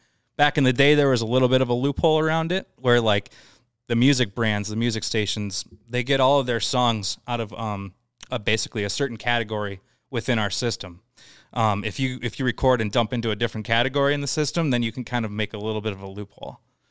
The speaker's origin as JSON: {"language": "English", "region": "Minnesota", "country": "United States", "tie": "born or raised there", "said": "Yeah, I mean, I grew up here in Minnesota."}